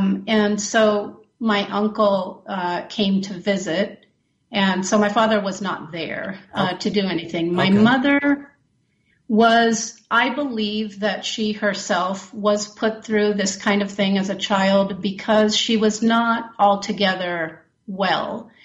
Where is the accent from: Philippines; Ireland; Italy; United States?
Italy; also born or lived in Chile / Lesotho / Dominican Republic / Argentina; I grew up in Chile, in Lesotho, which is in Africa, in the Dominican Republic, Argentina, and my high school years in Italy. So I grew up trilingual, and the lifestyle was wealthy.